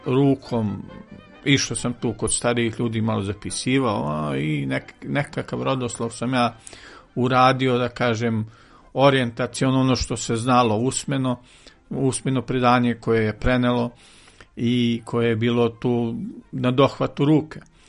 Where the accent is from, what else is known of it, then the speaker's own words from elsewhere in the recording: Rača, Šumadija, Serbia; iz Rače Kragujevačke, rođen sam u Rači, odatle su mi svi, da kažem, i otac i majka i svi daljni preci.